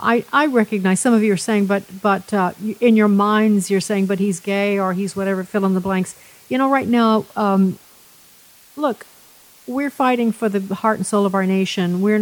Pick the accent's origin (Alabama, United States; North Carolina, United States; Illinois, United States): Illinois, United States; Chicago; If you haven't been to Chicago, my hometown, you just can't imagine.